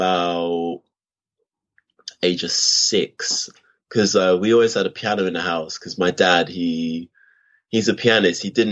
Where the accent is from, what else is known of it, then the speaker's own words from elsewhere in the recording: London, United Kingdom; born there; I was born in Southeast London in Crystal Palace. My parents are both from Jamaican heritage